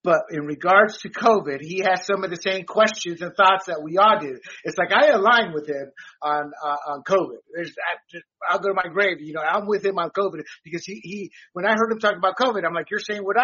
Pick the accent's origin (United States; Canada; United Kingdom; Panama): Panama; I'm from Panama.